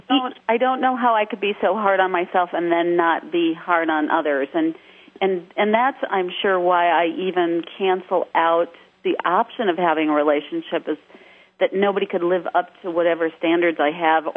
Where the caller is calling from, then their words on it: Lake Geneva, Wisconsin, United States; I'm calling from beautiful Lake Geneva, Wisconsin, and it's absolutely a gorgeous day here.